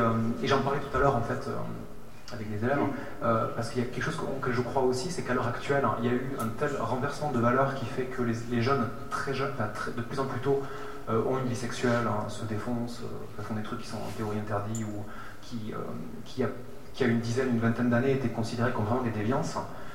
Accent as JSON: {"language": "French", "region": "Occitanie", "country": "France", "tie": "born or raised there", "said": "j'ai grandi dans l'Aveyron, donc un endroit où il y a des champs, vers Rodez, où il se passait pas grand-chose"}